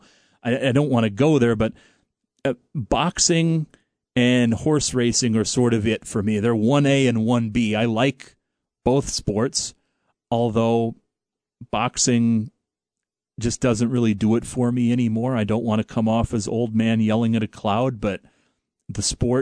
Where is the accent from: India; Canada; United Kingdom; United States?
United States; Quad Cities; I grew up in the Quad Cities area